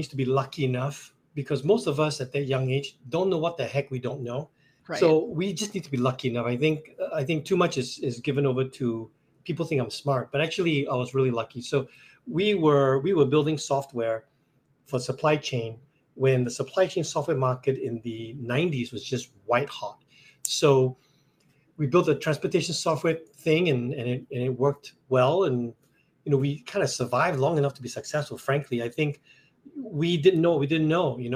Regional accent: Singapore; out of college, I'm from Singapore.

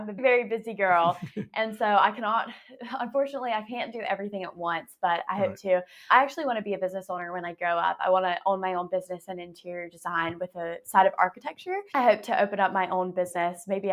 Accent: North Carolina, United States; growing up in Johnston County has been great.

